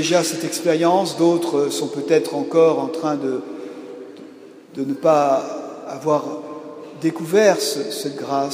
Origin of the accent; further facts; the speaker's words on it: Provence-Alpes-Côte d'Azur, France; je viens de la Sainte-Baume, un lieu béni, où Marie-Madeleine a terminé sa vie dans une grotte.